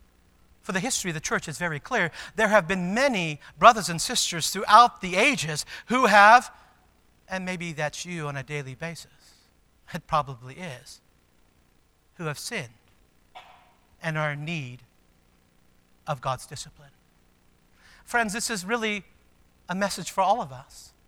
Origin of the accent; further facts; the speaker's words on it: California, United States; I grew up in California. There's lots of fences.